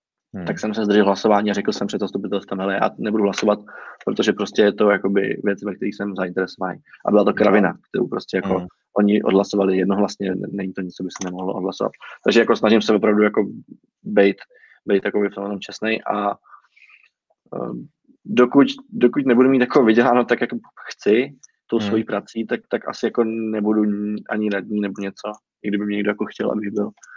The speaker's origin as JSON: {"language": "Czech", "region": "Prague", "country": "Czechia", "said": "Já jsem z Radotína, žiju tam od roku 98, moje máma se tam narodila, mám tam prostě dědu, který tam dělal v cementárně a pak na úřadě, moje teta tam dělá na úřadě a prostě jsme taková jakoby radotínská rodina."}